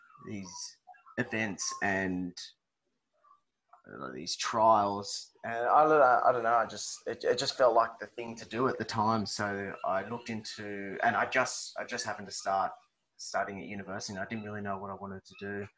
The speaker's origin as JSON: {"language": "English", "country": "Australia", "said": "I'm an Australian fantasy writer."}